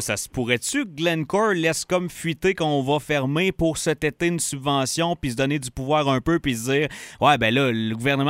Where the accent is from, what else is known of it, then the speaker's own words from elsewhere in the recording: Val-d'Or, Quebec, Canada; je viens de l'Abitibi, je suis un gars de Val-d'Or, il y a la grosse rivalité